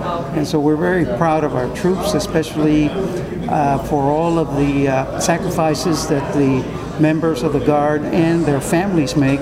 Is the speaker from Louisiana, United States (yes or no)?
no; El Paso, Texas, United States; I come from El Paso, which has the largest base in Texas and close to the largest in the nation